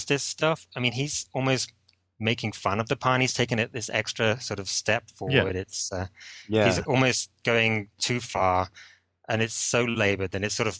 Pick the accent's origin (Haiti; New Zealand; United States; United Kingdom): United Kingdom; England; I think growing up in England, there was a lot of comics